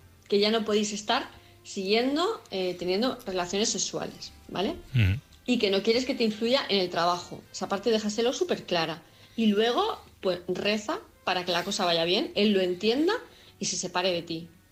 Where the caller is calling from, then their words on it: Palma, Balearic Islands, Spain; de Palma de Mallorca